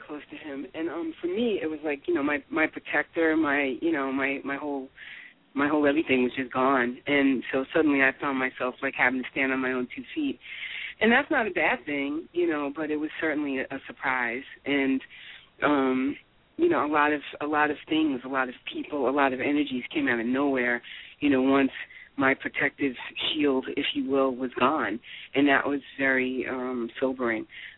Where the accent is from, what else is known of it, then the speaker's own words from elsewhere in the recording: New York, United States; also born or lived in Queens, New York, United States; Well, I'm a New Yorker, native New Yorker, born and raised. I was born in Queens, actually, and raised between Long Island, New Rochelle, Mount Vernon, and Brooklyn, East New York, and Harlem